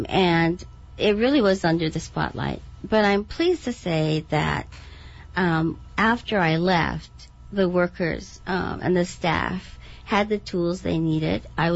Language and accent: English; Koloa, Hawaii, United States; I was born and raised on Kauai in Kaloa. My father moved from the Philippines to work for McBride Sugar Plantation in 1946.